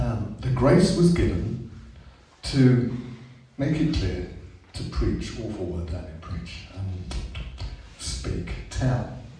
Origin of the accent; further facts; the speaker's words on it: Birmingham, West Midlands, United Kingdom; So, I'm from Birmingham, I shouldn't say that.